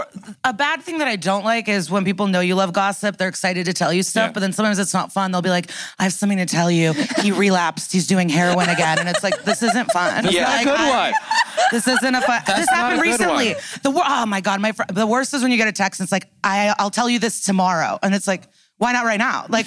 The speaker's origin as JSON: {"language": "English", "town": "Skokie", "region": "Illinois", "country": "United States", "tie": "born or raised there", "said": "I grew up in Skokie, Illinois, a North Shore suburb of Chicago."}